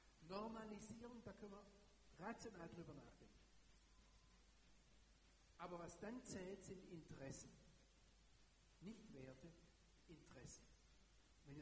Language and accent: German; Germany; Da habe ich ihm gesagt, ich komme aus Deutschland.